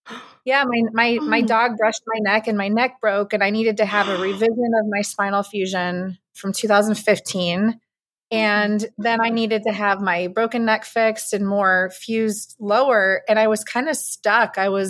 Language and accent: English; Cuyahoga Falls, Ohio, United States; I am from Cuyahoga Falls, Ohio.